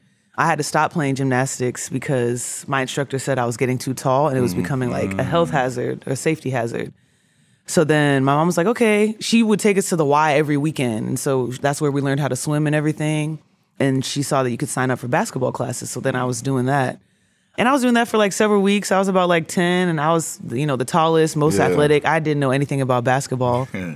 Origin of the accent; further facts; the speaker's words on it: Texas, United States; Because I grew up in Texas. So I grew up watching a lot of Texas basketball.